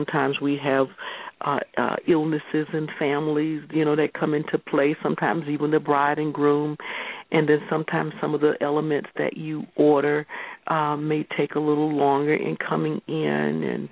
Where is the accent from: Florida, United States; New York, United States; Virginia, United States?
Florida, United States; Jacksonville; Oh, that's my hometown.